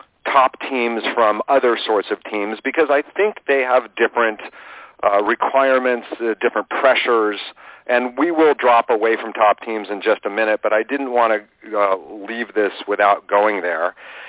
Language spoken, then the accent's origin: English; Los Angeles, California, United States; I was brought up in Westwood